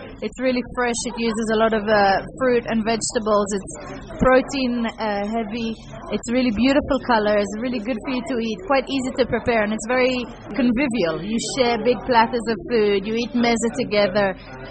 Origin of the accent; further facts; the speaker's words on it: Israel; moved away as an adult; now in London, United Kingdom; We moved here 11 years ago from Israel after being chefs for a while, and we wanted to try and see the world a bit and cook in different places.